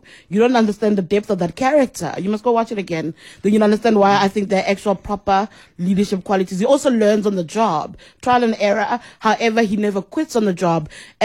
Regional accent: South Africa; To think about it as a South African, as a human being.

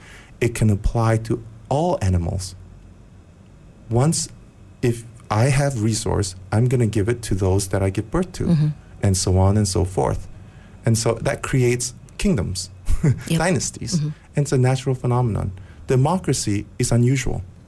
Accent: Malaysia; I'm Malaysian.

